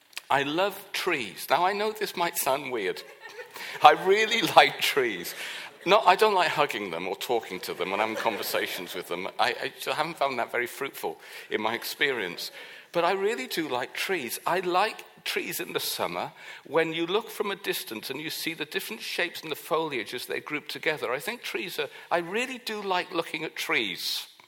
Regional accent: United Kingdom; Now, in Wimbledon, obviously, being a Brit, I'm supporting Andrew Murray.

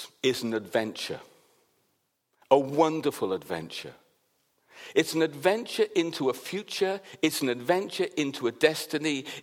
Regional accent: Wales, United Kingdom; because I am originally from Wales.

